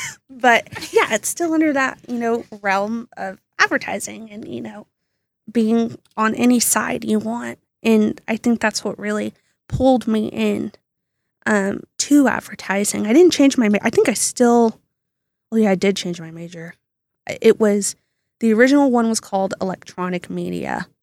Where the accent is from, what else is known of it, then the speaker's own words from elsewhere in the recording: Midlothian, Texas, United States; I'm from the Dallas area. It's a suburb called Midlothian.